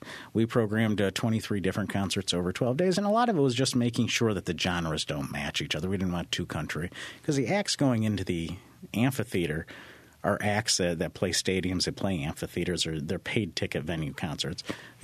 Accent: New York, United States; and I grew up in Central New York, so I came to the fair.

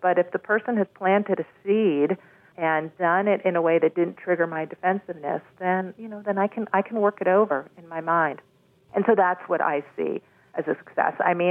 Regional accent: Berkeley, California, United States; I come from Berkeley, California, and I don't hear that sentiment very often.

